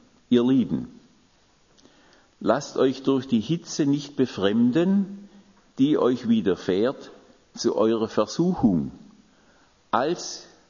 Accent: Baden-Württemberg, Germany; das Remstal, das war von meiner Heimat eigentlich nur durch einen Höhenzug getrennt. Also wir sind im Buchenbachtal, dann kommt der Höhenzug, Bucher Höhe heißt es, und dann kommt das Remstal.

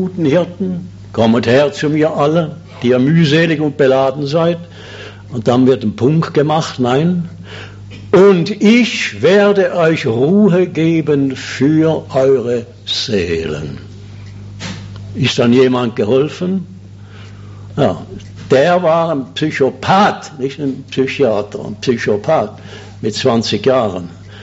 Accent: Schaffhausen, Switzerland; Ich bin in Schaffhausen im Waisenhaus aufgewachsen

